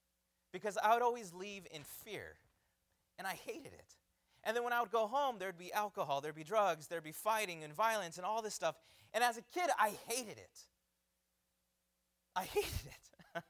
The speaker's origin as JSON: {"language": "English", "country": "United States", "tie": "born or raised there", "said": "grew up on the Navajo Reservation. I got saved at the age of 12. Now, my life before I got saved, I grew up really in Native American tradition, in the Native American views."}